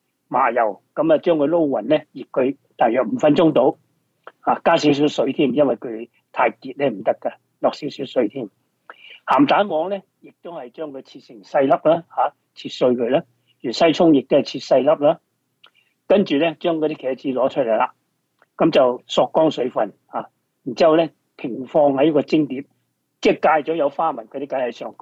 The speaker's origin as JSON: {"language": "Cantonese", "country": "China", "said": "咁我哋中国人咧，多数咧就系做咩啊？可以炒啦，可以即系蒸啦、煮啦"}